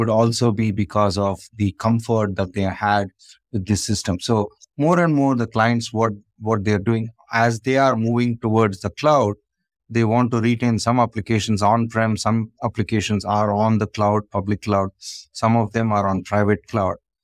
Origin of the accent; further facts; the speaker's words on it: Bangalore, Karnataka, India; So anyway, so about me, I'm from Bangalore, India.